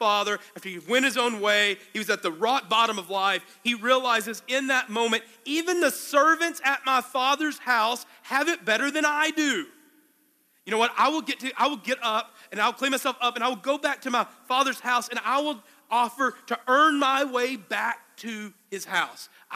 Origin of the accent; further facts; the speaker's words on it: Arkansas, United States; I'm from Arkansas. We know about hog farms, you know, Woo Pig Suey, right?